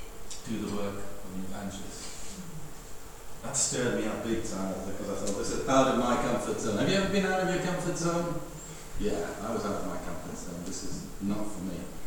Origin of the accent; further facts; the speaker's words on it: South East England, United Kingdom; we come from Sussex